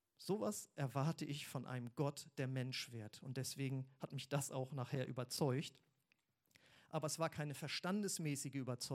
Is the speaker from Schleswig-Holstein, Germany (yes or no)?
yes; Husum, Schleswig-Holstein, Germany; Ich komme ja aus Husum an der Nordsee und da haben wir viele Deiche